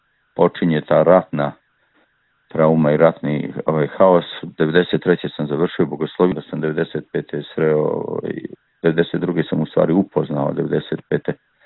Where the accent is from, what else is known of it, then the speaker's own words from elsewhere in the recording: Ljeskovica, Zenica-Doboj Canton, Bosnia & Herzegovina; Pa ja sam rođen i odrastao između Žepča i Zavdovića, selo jedno Ljeskovica, to je u ratnoj podijeli ostalo u federaciji